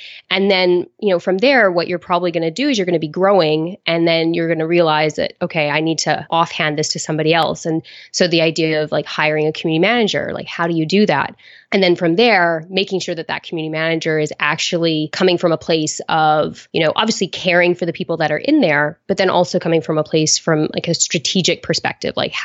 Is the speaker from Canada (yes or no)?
yes; Calgary, Alberta, Canada; also born or lived in Moose Jaw, Canada; now in Spain; Well, actually, I would say I was from Calgary, Alberta, but I was born in Moose Jaw, Saskatchewan. And my father was in the military, so we moved around quite a fair bit, but I have settled down in the south of Spain.